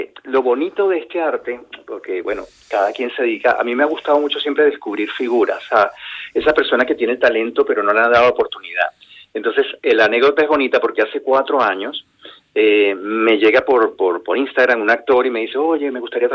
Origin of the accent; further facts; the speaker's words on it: Caracas, Capital District, Venezuela; born there; Nací en Caracas, pero mi aita era de Bermeo y ama era de Lanchove.